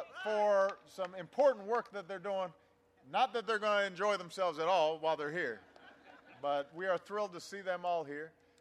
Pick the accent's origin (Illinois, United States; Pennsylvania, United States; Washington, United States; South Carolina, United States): Illinois, United States; Yeah, you've got corn and wheat that's coming down from my home state of Illinois down the river